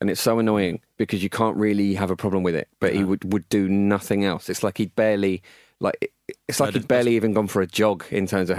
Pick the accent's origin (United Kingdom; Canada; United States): United Kingdom; East of England; I grew up in Essex